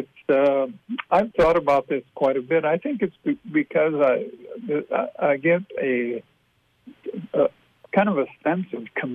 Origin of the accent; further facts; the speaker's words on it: Florida, United States; now in Minnesota, United States; I'm originally from Florida. I worked in Florida for 25 years before retiring back to Minnesota.